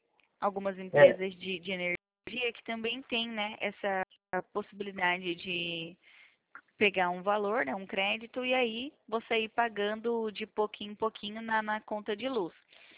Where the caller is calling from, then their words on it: Presidente Prudente, São Paulo, Brazil; Eu fico aqui também no interior de São Paulo, em Presidente Prudente.